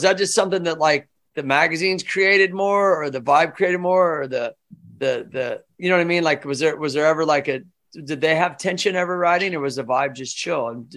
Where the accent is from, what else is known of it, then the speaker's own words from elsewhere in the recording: Kansas City, Missouri, United States; I grew up in Kansas City.